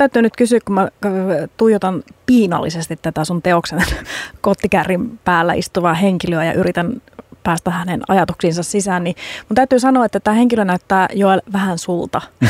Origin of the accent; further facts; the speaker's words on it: Joensuu, North Karelia, Finland; Sitä muuten sanottiin niittirotsiksi meillä Joensuussa.